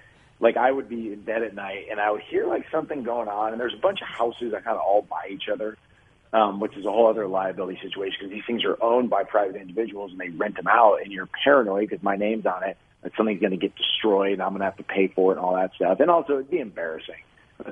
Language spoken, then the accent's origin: English; Wichita, Kansas, United States; See, I grew up in Wichita.